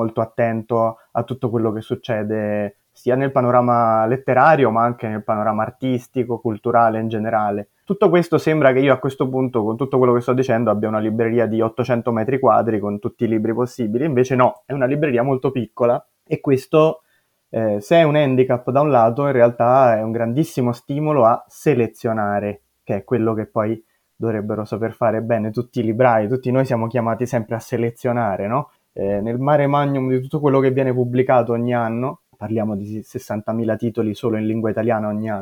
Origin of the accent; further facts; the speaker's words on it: Rome, Lazio, Italy; io si sente probabilmente dall'accento, io sono romano e quindi chiaramente io vengo da un posto molto differente dal Canton Ticino